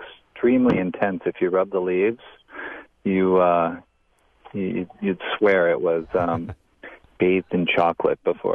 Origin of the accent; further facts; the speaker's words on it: Wisconsin, United States; We are from Wisconsin.